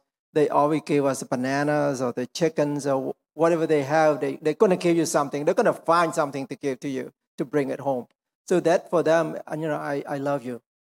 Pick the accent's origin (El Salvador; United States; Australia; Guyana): United States; they still, because they know that we come from America, and the way we carry ourselves